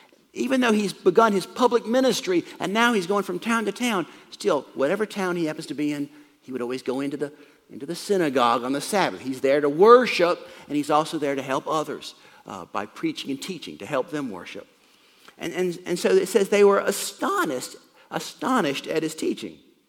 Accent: United States; Freedom is just such an important notion to us as an American people.

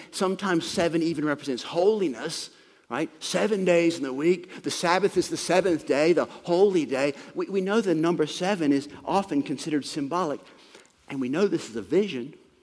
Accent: United States; Well, obviously, I'm an American, so if I'm geocentric, then I think the United States of America is the most important place in all the world.

